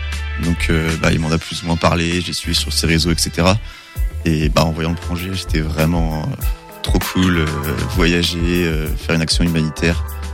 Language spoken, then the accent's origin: French; Angers, Pays de la Loire, France; born there; donc j'ai 22 ans. Donc je suis né à Angers, donc j'habite au Lyon d'Angers, donc j'ai fait mes études en région angevine.